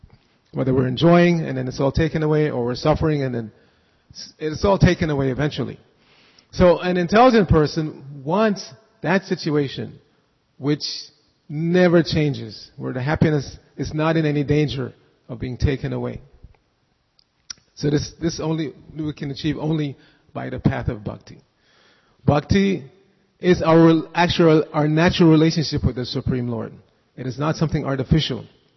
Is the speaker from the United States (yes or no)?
yes; New York, United States; I grew up in New York. And I know the New Yorker mentality.